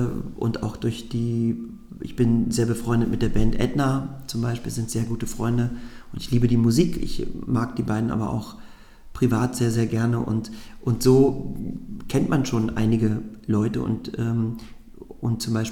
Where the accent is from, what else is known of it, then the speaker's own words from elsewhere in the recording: Magdeburg, Saxony-Anhalt, Germany; Das ist auch, glaube ich, ganz wichtig für mich als Magdeburger.